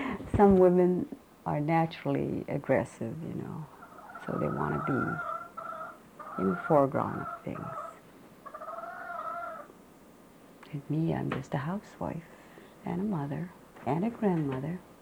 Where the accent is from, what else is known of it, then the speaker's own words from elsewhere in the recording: Philippines; I was raised as a Filipina.